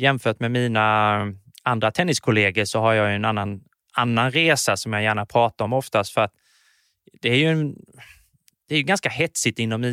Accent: Alvesta, Kronoberg County, Sweden; Uppväxt i Alvesta, 17 exakta kilometer från Växjö, som jag har rest väldigt mycket.

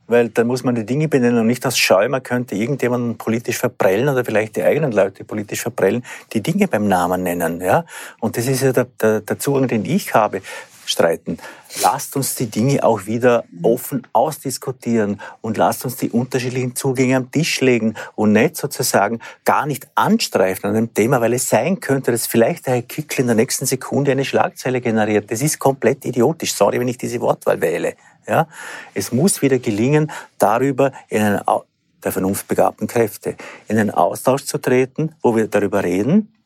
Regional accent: Austria; Und das ist ein kulturelles Problem, das wir als Österreicher mittlerweile haben.

